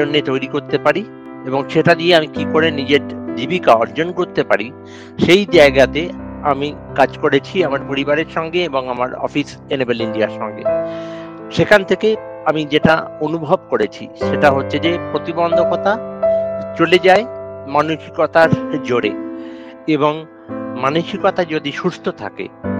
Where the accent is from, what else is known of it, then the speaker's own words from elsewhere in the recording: Kolkata, West Bengal, India; now in Bangalore, India; আমি কলকাতার বাসিন্দা, কিন্তু আমি ব্যাঙ্গালোরে চাকরি করতে এসেছি